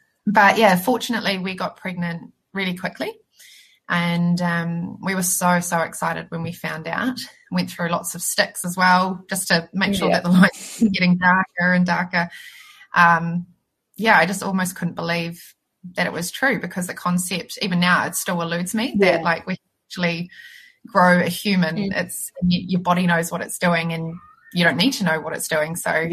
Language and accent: English; Christchurch, Canterbury, New Zealand; I'm from Christchurch.